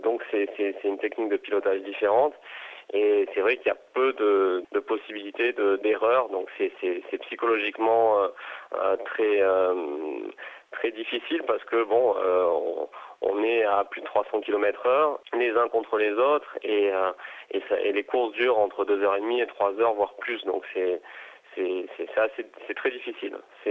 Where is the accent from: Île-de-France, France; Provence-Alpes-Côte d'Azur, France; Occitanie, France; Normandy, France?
Provence-Alpes-Côte d'Azur, France; Nice; moi je suis niçois, je suis une personne normale, tout à fait simple. J'ai des parents qui étaient des petits commerçants à Nice.